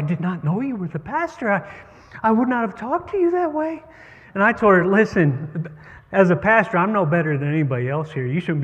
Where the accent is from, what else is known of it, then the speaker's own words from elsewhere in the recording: Ohio, United States; also born or lived in Chicago; of you know Carolyn and I grew up in Ohio, but we lived in Chicago for a time.